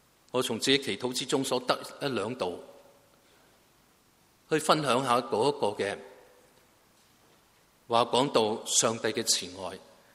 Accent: China; 但如果用我们中国人来讲淋漓尽致描述到爱

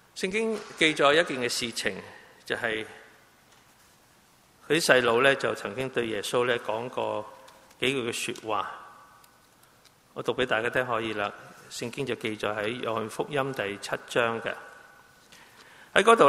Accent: China; 中秋节的时候呢，我们中国人呢，中秋节都是一个大的节日的。

